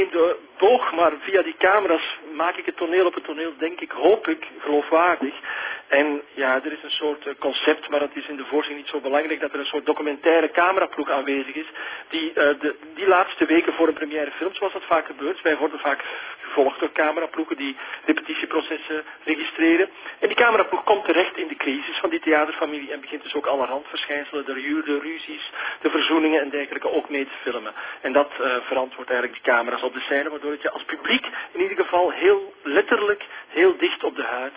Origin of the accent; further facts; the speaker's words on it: Flanders, Belgium; now in Netherlands; Ik ben wel Vlaming in Nederland.